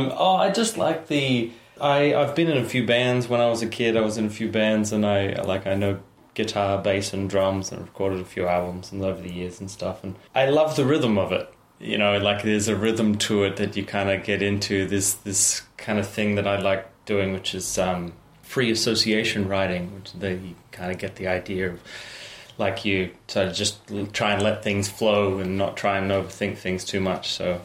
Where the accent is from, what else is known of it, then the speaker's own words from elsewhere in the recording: Australia; Australia.